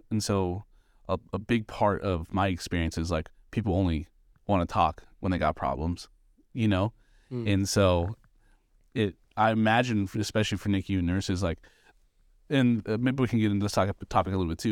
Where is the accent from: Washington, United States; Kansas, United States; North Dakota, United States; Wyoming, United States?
Washington, United States; Seattle; I'm from Seattle.